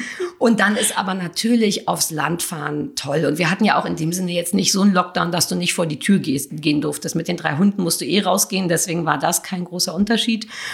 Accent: Berlin, Germany; ich bin auch wirklich in Berlin-Mitte groß geworden. Also unterm Fernsehturm habe ich als Kind rumgehangen. Meine Schule war 100 Meter vom Fernsehturm entfernt.

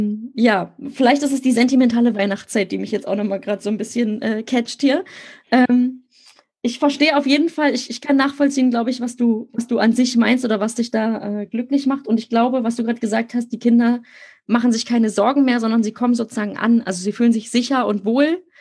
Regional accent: Berlin, Germany; Mein Partner ist auf dem Land aufgewachsen und ich bin in Berlin selber groß geworden.

